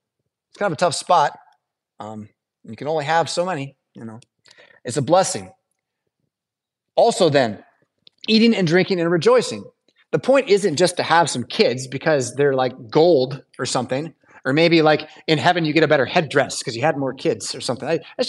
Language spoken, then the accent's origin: English; United States; it's pretty easy for me as an American in 2024